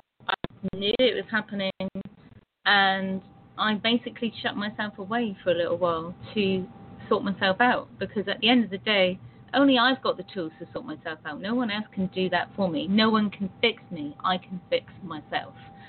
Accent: United Kingdom; because obviously I'm British, You can kind of hear it.

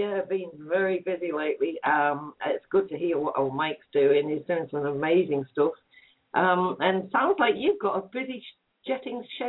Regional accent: Durham, North East England, United Kingdom; accent: Geordie; moved away as an adult; now in New Zealand; I'm out in New Zealand, but I'm a Brit. I'm a Geordie lass at heart from northeast England, Durham. I came out to New Zealand 10 years ago

